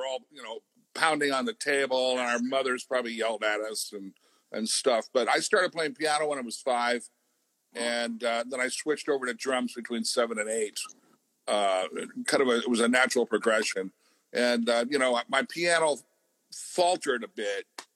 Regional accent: Creston, Iowa, United States; born there; I was born in Southwest Iowa in a town called Creston, Iowa.

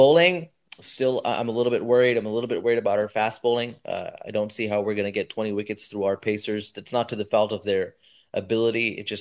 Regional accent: Karachi, Sindh, Pakistan; That's his hometown. I'm from Karachi.

